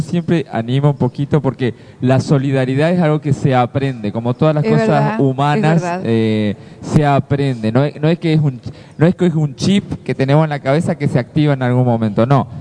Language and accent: Spanish; Misiones, Argentina; now in Concepción del Uruguay, Argentina; Bueno, para los que no saben, soy de la provincia de Misiones. Pero ya tengo un cocoliche